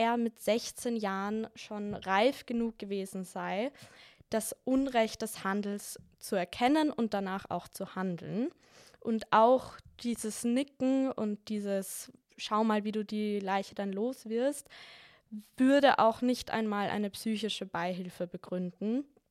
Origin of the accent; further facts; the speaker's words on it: Austria; In Deutschland ist das ein bisschen anders als bei uns in Österreich geregelt.